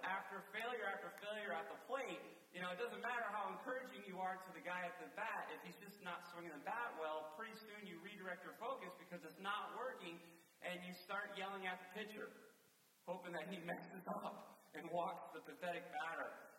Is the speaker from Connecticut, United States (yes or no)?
yes; Preston, Connecticut, United States; Any opportunity I had, from front yard wiffle ball to recess at school, growing up in Preston, and of course the Little League system, as soon as I could play, all the way until I was too old.